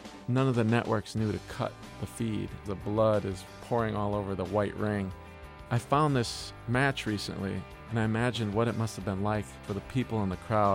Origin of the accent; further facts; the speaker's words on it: Wisconsin, United States; I grew up in Wisconsin on a farm. Didn't really learn much about the music scene until I moved to Minneapolis.